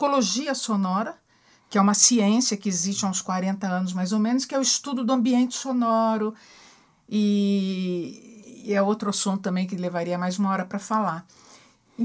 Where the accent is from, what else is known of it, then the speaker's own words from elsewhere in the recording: Lebanon; Sou libanesa, mas não cobro.